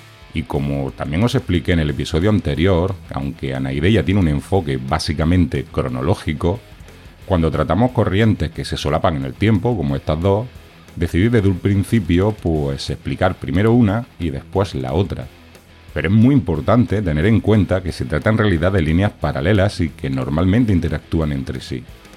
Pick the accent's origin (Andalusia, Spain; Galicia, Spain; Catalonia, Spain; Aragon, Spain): Andalusia, Spain; Granada; como decimos en mi pueblo, que es Granada